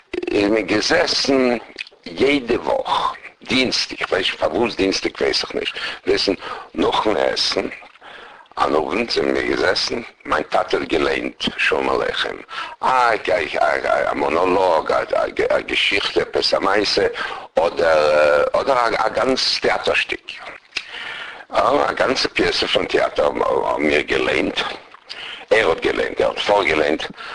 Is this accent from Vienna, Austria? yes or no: yes; Vienna, Austria; born there; moved away; Ich bin geboren worden in Wien, in Austria.